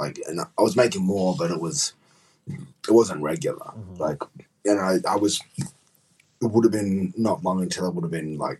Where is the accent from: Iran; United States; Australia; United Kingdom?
Australia; Perth, Western Australia; And I'm from Perth.